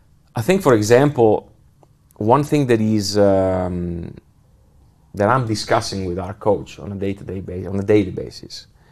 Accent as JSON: {"language": "English", "town": "Milan", "region": "Lombardy", "country": "Italy", "said": "I give you the example of Milano because it's my home country. So, of course, I always keep an eye on Italy, you know."}